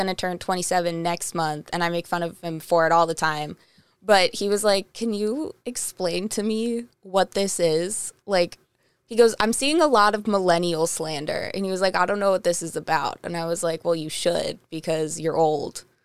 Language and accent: English; Ohio, United States; accent: neutral; I'm from Ohio, so I have the neutral accent, I guess.